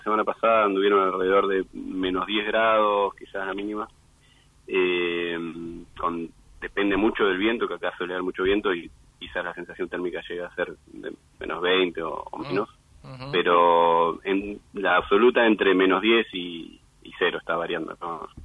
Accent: Mar del Plata, Buenos Aires Province, Argentina; also born or lived in Bariloche; Yo soy de Mar del Plata, hace un tiempo vivía en Bariloche.

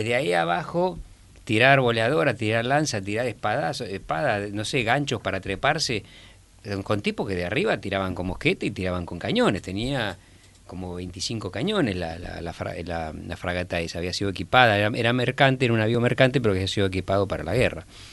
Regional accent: Buenos Aires, Argentina; now in Lanús, Argentina; siendo porteño y habiendo vivido toda mi vida en la ciudad de Buenos Aires, ahora vivo en Lanús, porque cuando me casé me mudé a Lanús

